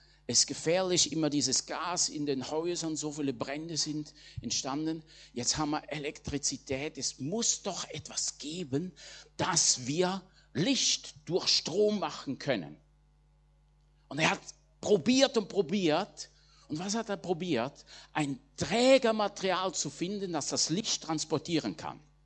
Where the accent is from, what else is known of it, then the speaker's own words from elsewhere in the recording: Switzerland; Gut, in der Schweiz war ich nicht Fischer, aber ich bin Bauerssohn, da im Bauernhof groß geworden.